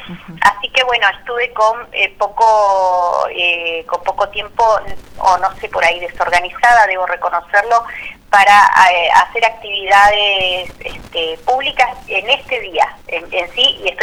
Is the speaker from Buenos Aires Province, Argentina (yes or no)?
no; Chos Malal, Neuquén, Argentina; No, acá en Chosmalal, autoconvocados Chosmalal, somos solamente personas de Chosmalal.